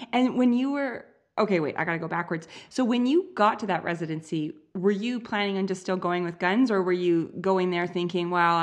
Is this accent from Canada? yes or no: yes; Canada; And it's I'm Canadian.